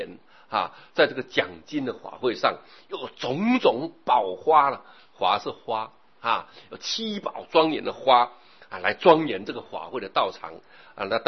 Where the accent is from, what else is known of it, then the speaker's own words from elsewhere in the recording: China; 但是我们中国人太简单，所以就把陀拿掉